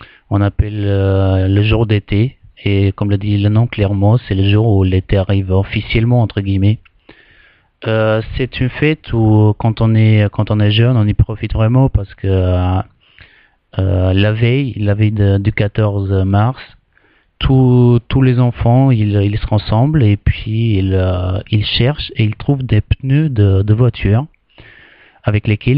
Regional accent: Albania; French is a second language; je viens de l'Albanie. J'ai 22 ans et je suis là pour vous parler de l'Albanie.

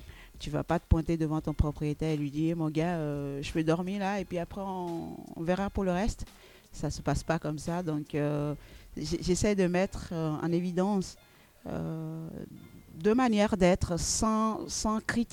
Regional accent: Benin; moved away as an adult; Au Bénin, à Dahomey, je suis née là-bas. J'y ai passé 18 années de ma vie avant d'arriver ici.

